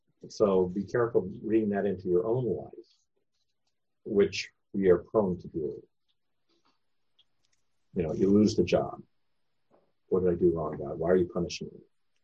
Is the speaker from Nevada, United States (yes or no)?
no; California, United States; Or how about this one, since I'm from California?